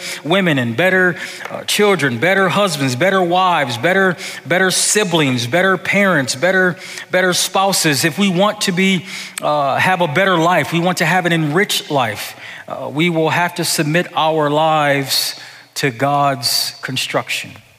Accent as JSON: {"language": "English", "town": "Buffalo", "region": "New York", "country": "United States", "tie": "born or raised there", "said": "I grew up in Buffalo. Where I grew up, there are always rough roads. I would assume that's because in Buffalo, it just seems to be always cold weather."}